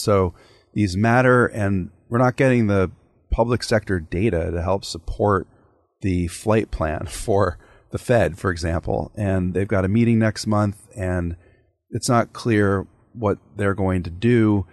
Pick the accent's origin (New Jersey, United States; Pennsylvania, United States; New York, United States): New Jersey, United States; My home state of New Jersey features a close race for governor